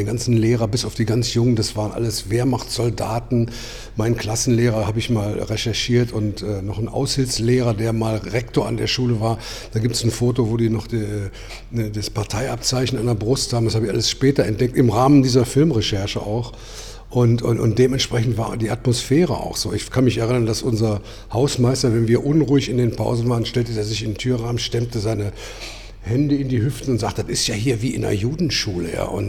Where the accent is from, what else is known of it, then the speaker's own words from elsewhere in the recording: Lower Saxony, Germany; Ich komme aus der Gegend von Hannover-Hildesheim.